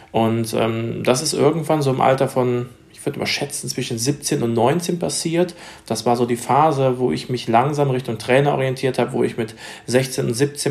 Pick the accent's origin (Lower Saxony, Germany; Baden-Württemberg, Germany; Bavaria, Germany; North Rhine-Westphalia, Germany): North Rhine-Westphalia, Germany; Tetz; Linnich, das ist der Ort, wo ich herstamme, beziehungsweise aus einem kleinen Örtchen namens Tetz.